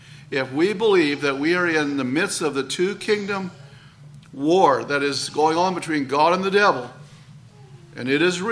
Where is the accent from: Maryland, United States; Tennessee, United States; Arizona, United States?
Maryland, United States; now in Canada; You know, I grew up in Maryland, so it was south of the Mason-Dixon line, which means I would have grown up on the southern side.